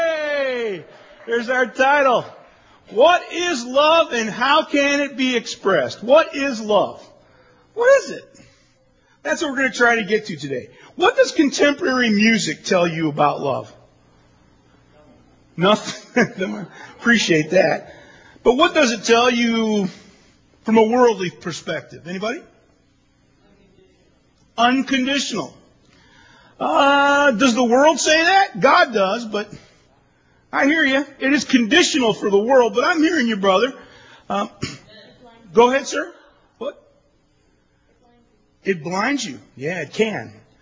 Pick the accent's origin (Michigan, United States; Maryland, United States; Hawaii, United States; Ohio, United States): Ohio, United States; Toledo; I went back to Toledo, Ohio, my hometown, in 84.